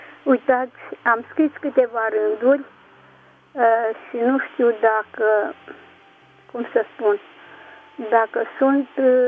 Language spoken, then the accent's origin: Romanian; Alba Iulia, Alba County, Romania; Sunt din Alba Iulia.